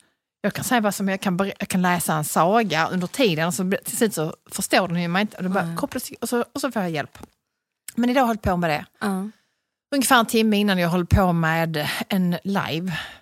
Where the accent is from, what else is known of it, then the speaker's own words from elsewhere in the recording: Skåne, Sweden; accent: Skåne; när jag pratar skånska i Stockholm